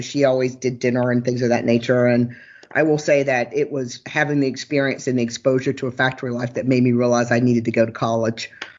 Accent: Newton, United States; I grew up in Newton, as they would say, Newton. And which is the county seat.

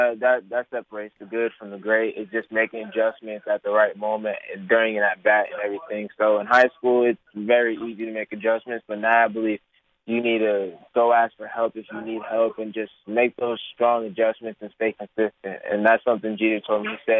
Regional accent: New York, United States; now in Georgia, United States; We would always drive from Georgia to New York because that's where my hometown originally from.

